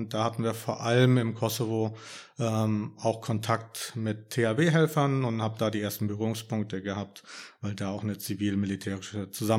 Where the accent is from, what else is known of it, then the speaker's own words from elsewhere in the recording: Kiel, Schleswig-Holstein, Germany; born there; ich bin 54 Jahre alt, in Kiel geboren, verheiratet, zwei erwachsene Kinder.